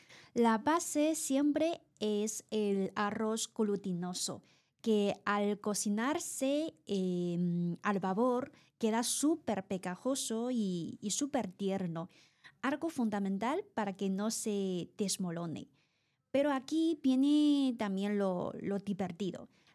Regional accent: South China, China; en el sur, yo soy de sur de China

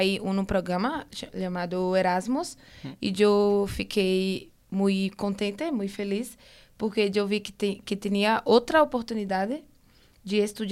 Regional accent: Bahia, Brazil; Spanish is a second language; Brasil, yo soy de Bahía. Es una ciudad muy grande, es un estado. Bahía es un estado. Yo vivo en una ciudad llamada Itabuna. Y es una ciudad pequeñita también

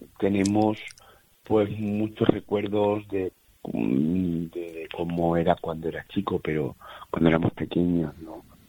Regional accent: Peraleda de la Mata, Extremadura, Spain; en mi pueblo, que es Peralera de la Mata

